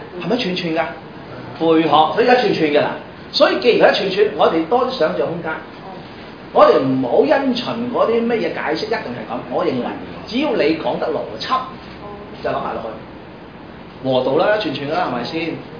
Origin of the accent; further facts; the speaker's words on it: China; 我哋中國人好早就已經用咗呢隻秩序